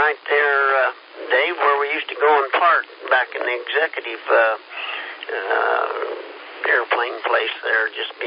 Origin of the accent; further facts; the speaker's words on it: Kansas, United States; now in South Carolina, United States; because we come from Kansas